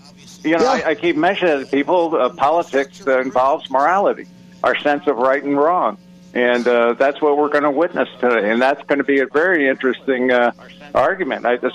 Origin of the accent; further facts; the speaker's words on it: Ohio, United States; I'm originally from Ohio, so I have a lot of good contacts up there